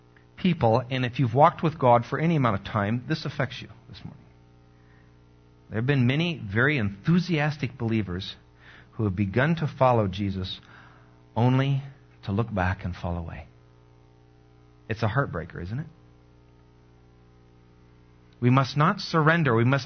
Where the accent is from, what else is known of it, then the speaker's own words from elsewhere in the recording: Iowa, United States; And, you know, I'm from Iowa. We don't jump around.